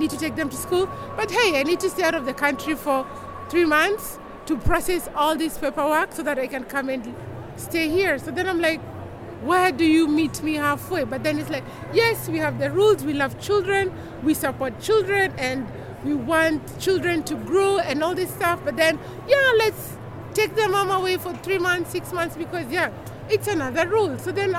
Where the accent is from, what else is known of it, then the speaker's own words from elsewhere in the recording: Kenya; now in Netherlands; and I'm from Kenya.